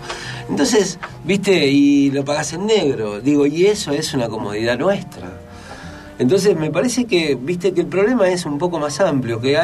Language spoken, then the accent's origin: Spanish; Buenos Aires, Argentina; En el barrio donde yo vivía, yo me crié ahí en Buedo, donde termina Buedo, cerca de Pompeya